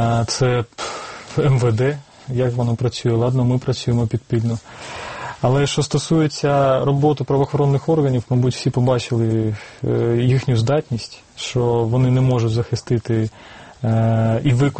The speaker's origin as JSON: {"language": "Ukrainian", "town": "Kharkiv", "region": "Kharkiv Oblast", "country": "Ukraine", "said": "Я сам з Харкова, я знаю, про що я говорю."}